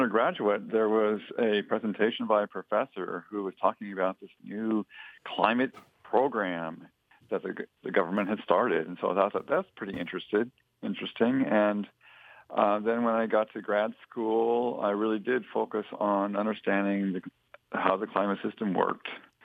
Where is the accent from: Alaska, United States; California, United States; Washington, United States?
Washington, United States; Seattle; I grew up in Seattle and snow was always better than rain.